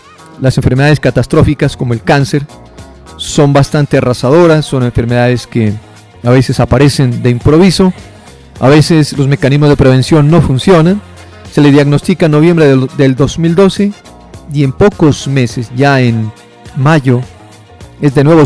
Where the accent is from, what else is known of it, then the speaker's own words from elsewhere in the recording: Colombia; como este servidor, soy latinoamericano, más que colombiano, latinoamericano somos todos